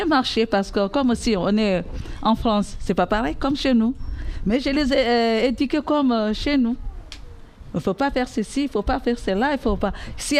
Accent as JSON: {"language": "French", "country": "Comoros", "said": "Les deux mentalités ici, comme je suis comorienne."}